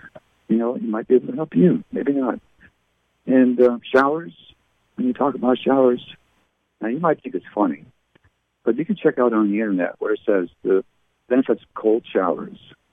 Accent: Canada; being born and raised in Canada.

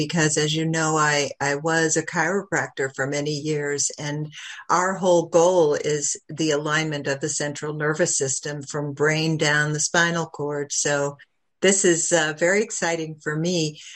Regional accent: New York, United States; I'm a New Yorker, Jessie, so I got to know.

